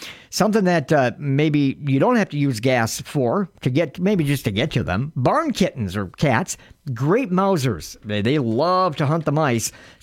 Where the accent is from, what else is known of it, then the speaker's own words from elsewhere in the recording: United States; It makes me yearn for the old country. Even though I'm American, love the accent.